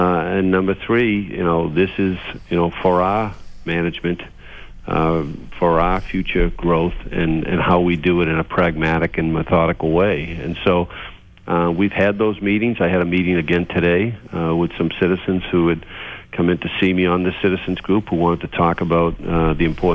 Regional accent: Braintree, Massachusetts, United States; I grew up here in Braintree. I've been fortunate to serve as the town's first mayor.

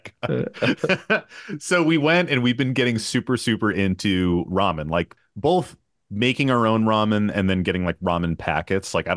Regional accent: East Coast, United States; Y'all, I'm from the East Coast. I fucking butcher words a lot.

